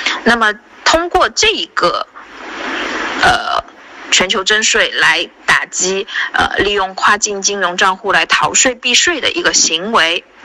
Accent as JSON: {"language": "Chinese", "country": "China", "said": "对我们中国人在海外买房的情况有什么影响呢"}